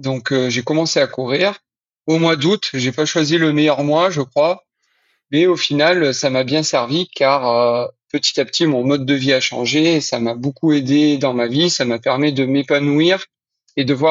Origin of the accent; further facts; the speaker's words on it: Cavaillon, Provence-Alpes-Côte d'Azur, France; also born or lived in Avignon / L'Isle-sur-la-Sorgue; moi je viens du Vaucluse, je suis né à Cavaillon et j'habitais entre Avignon et l'Isle-sur-la-Sorgue, pour ceux qui connaissent un petit peu la région. J'ai grandi là-bas et maintenant j'habite sur Lyon